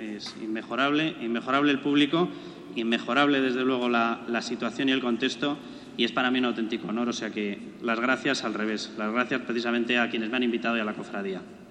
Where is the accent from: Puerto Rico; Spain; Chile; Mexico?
Spain; Gijón, Asturias; born there; nací en Gijón y estoy apadrinado en Pamplona